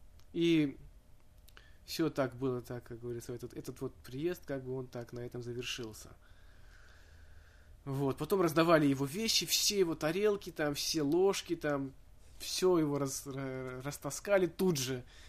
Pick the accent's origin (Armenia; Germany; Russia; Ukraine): Armenia; и я из Армении